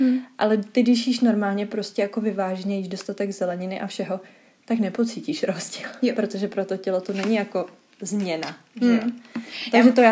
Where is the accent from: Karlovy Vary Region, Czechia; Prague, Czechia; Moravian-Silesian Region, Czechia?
Prague, Czechia; Já jsem taky z Karlína.